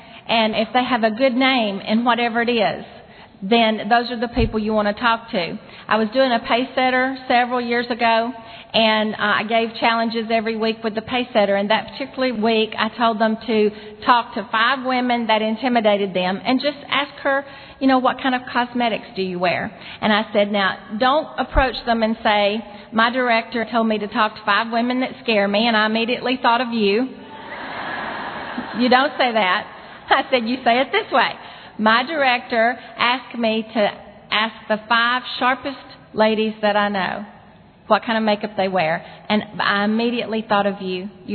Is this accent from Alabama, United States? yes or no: yes; Alabama, United States; Now, I'm from Alabama, and I only speak 2 languages, English and Southern. And ain't is in our vocabulary